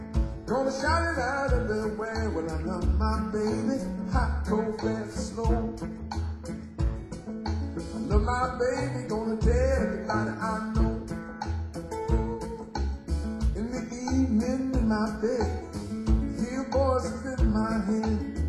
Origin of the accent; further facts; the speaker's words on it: Compton, California, United States; I can only get so dirty, I'm from Compton.